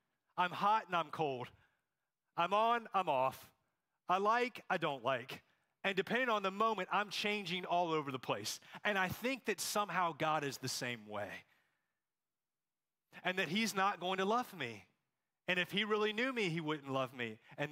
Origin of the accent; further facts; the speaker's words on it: Charlotte, North Carolina, United States; I grew up here in Charlotte